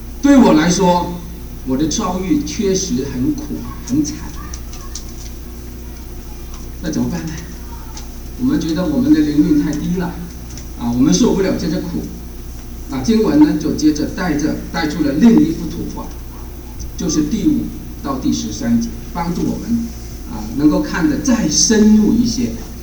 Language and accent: Chinese; China; 用我们中国人的话来说，我们是名正言顺的孝爷